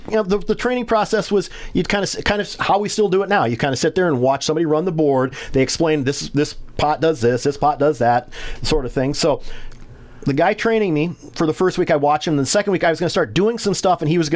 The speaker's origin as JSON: {"language": "English", "town": "Forest City", "country": "United States", "said": "my only job qualification when I first got hired was I was from Forest City, that I wasn't going to just up and leave."}